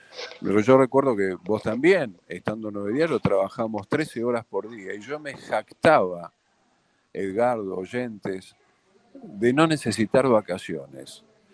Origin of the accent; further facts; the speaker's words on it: Argentina; porque somos los argentinos una clase social muy familiar y muy pasional.